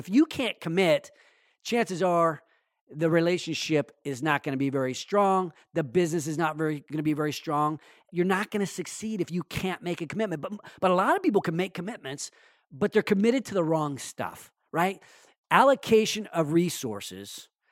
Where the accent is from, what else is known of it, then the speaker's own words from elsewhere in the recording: Sacramento, California, United States; You know what? Not in my hometown. Failure is not an option. I think if the business community, the business leaders of Sacramento come together, we can reverse that.